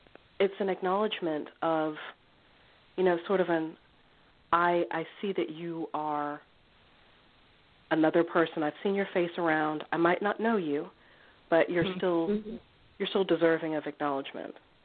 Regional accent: the South, United States; where you go, there's that part of you, of being a Southerner, that's always there.

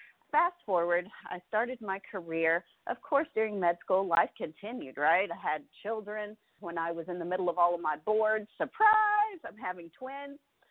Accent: Arkansas, United States; Understand, I grew up in Arkansas and a small town. I grew up in a blue-collar family.

